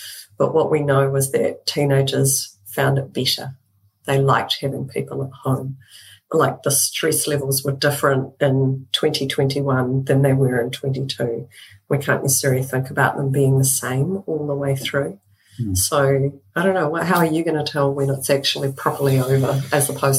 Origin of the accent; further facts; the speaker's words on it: Wellington, New Zealand; also born or lived in Christchurch; I was from Wellington and it never occurred to me that I would be going to an earthquake zone, right?